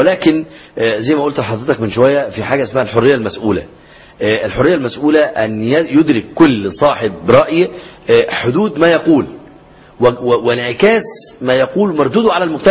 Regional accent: Egypt; عندنا في مصر

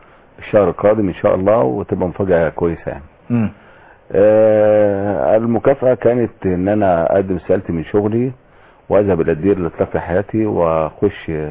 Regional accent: Upper Egypt, Egypt; انا من الصعيد

